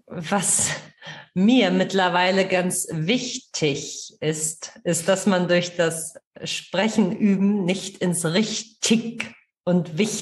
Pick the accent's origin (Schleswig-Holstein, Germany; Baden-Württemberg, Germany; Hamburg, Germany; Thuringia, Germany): Schleswig-Holstein, Germany; Kiel; ich komme aus Kiel. Ich sage immer eher so hänge es und träge es.